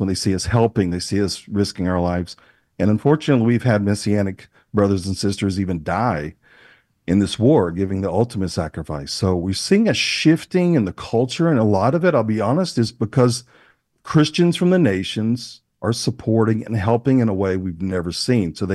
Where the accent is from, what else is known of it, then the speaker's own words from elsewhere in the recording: Alabama, United States; I can still shoot straight. I grew up in Alabama.